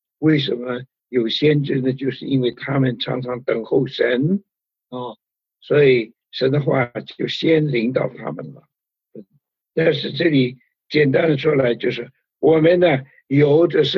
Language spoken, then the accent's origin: Chinese; China; 我们中国人的这个儒家的学说孔孟之道啊，讲了很多道理，但是没有一个讲到啊身后的事情